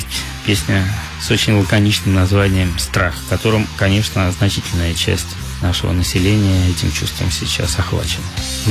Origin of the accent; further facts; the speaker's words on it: Moscow, Russia; Мой прадед был полицмейстер, начальник полицейского участка в Москве. Мы с тобой москвичи.